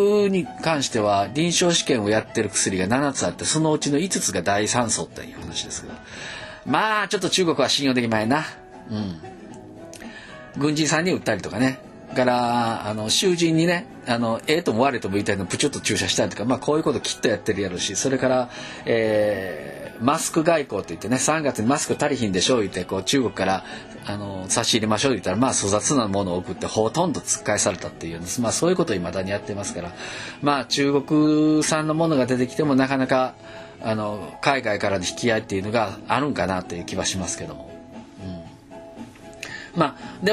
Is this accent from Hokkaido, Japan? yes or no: no; Shiga, Japan; 僕はあの滋賀県生まれの滋賀県育ちです。